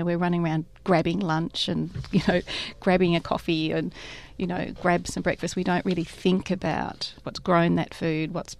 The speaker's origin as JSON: {"language": "English", "town": "Melbourne", "region": "Victoria", "country": "Australia", "tie": "born or raised there", "moved": "yes", "said": "My mum we grew up in Melbourne"}